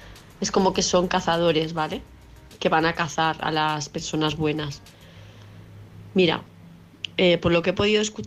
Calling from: Palma, Balearic Islands, Spain; de Palma de Mallorca

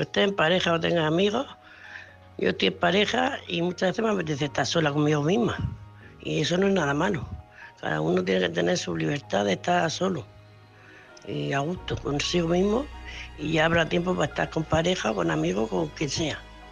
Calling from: Murcia, Region of Murcia, Spain; Soy corresponsal de Murcia

